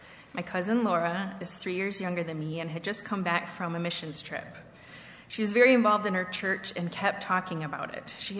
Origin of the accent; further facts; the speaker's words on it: Paw Paw, Michigan, United States; I'm supposed to speak slow because I get really fast when I'm nervous. So I grew up in Paw, Michigan, in a loving home with my mom, dad, and sister.